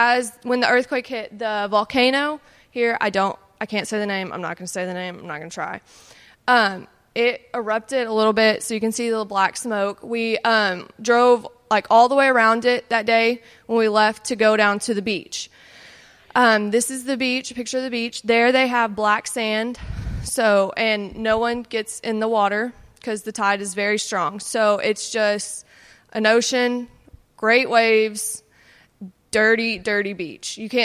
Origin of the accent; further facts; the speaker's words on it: Texas, United States; Of course, when you wake up to an earthquake, being a Texan, you don't know what to do.